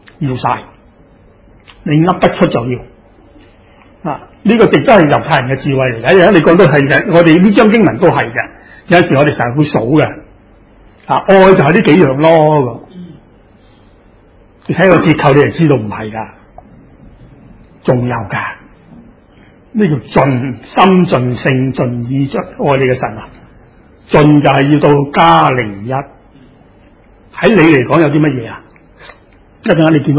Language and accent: Cantonese; China; 即簡單來說，我中國人都是的啦，是不是？